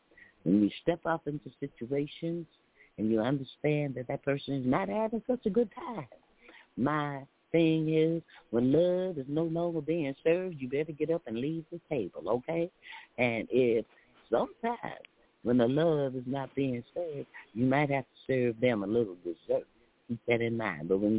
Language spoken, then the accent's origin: English; the South, United States; I'm not Martha Stewart over here. But I'm from the South